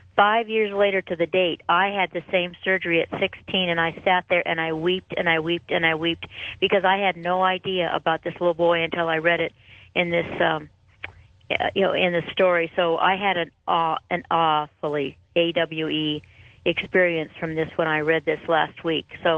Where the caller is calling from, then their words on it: Rapid City, South Dakota, United States; I'm calling from Rapid City, South Dakota, where it's equally as cold.